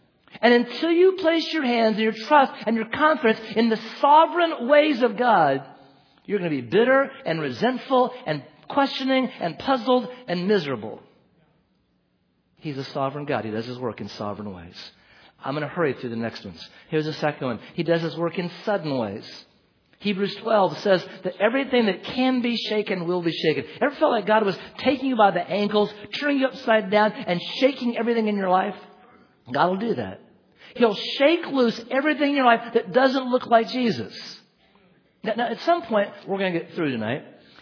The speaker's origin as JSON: {"language": "English", "region": "Oregon", "country": "United States", "tie": "born or raised there", "said": "I grew up in Oregon. In Oregon, we didn't have tornadoes."}